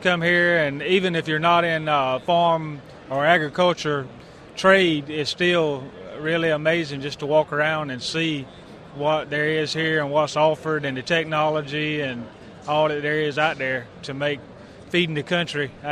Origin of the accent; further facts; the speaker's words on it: Clinton, North Carolina, United States; from Clinton, North Carolina.